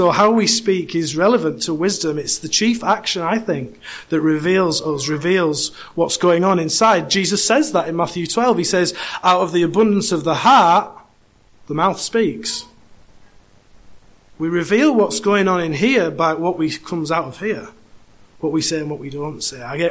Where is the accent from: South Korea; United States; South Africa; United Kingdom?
United Kingdom; and typically, I think as British people, if you've been abroad, we tend to fall into one or two categories.